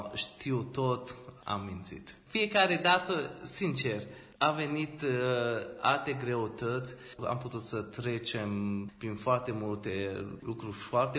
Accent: Odorheiu Secuiesc, Harghita County, Romania; pentru că eu sunt din Odoriu Secuiesc

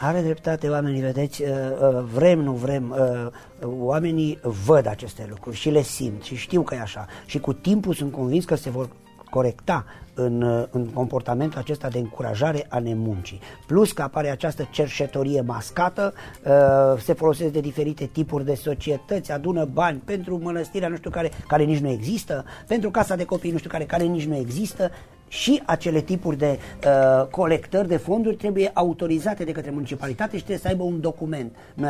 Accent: Miheșu de Câmpie, Mureș County, Romania; eu sunt deloc din Migheșul de Câmpie.

